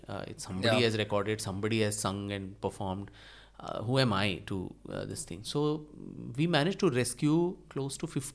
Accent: India; as a student of music, as a student of history, and more so as an Indian, I think it was deeply embarrassing for me to tell them that, no, we don't have one such institution.

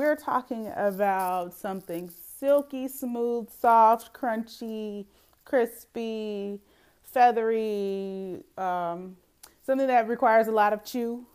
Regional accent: Oakland, California, United States; Okay, so I'm from Oakland, as you guys already know, and I was born in the 70s, so that means like I'm all about the old school hip hop.

